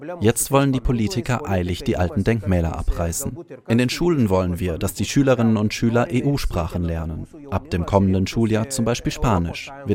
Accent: Poland; Wissen Sie, ich selbst bin Pole.

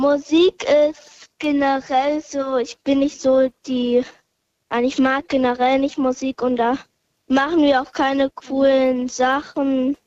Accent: Hamburg, Germany

